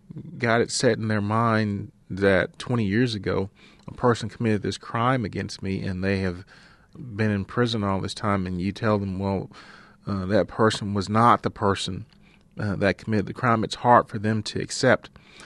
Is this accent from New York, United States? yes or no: no; Dallas, Texas, United States; You know, I grew up in Texas and Dallas. And obviously, you know, as an African American, I had issues with law enforcement.